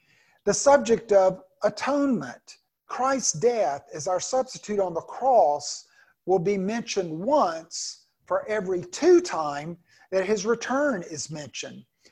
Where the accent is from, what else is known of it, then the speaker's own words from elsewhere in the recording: United States; Now, I'm an American.